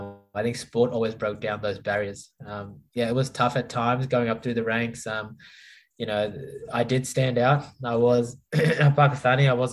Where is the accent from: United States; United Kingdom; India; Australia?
Australia; Sydney, New South Wales; now in Brisbane, Australia; I grew up in Sydney. My whole sort of most of my life now, I'm in Brisbane for the last 10 years. But I was in Sydney